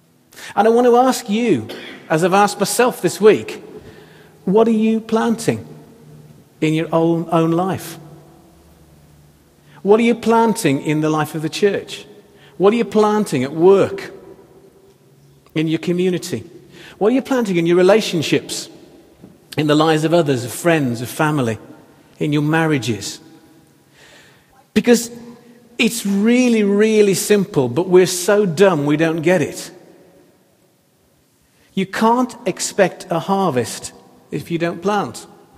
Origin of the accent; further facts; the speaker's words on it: England, United Kingdom; I may be dumb because I'm English or not a farmer